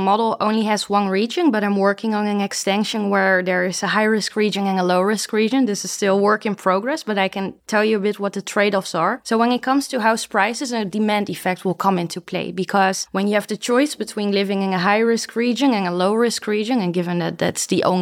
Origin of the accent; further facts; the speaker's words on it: Netherlands; So I'm indeed from the Netherlands